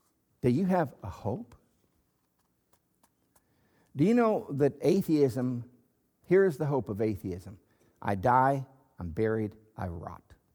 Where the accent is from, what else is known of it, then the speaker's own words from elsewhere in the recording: Texas, United States; Maybe it's just because I'm a Texan.